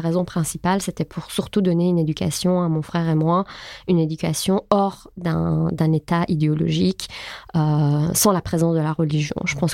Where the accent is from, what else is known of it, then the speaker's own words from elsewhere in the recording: Tehran, Tehran Province, Iran; je suis née à Téhéran, donc dans la capitale iranienne. J'ai fait une partie de ma scolarité à Téhéran avec le voile.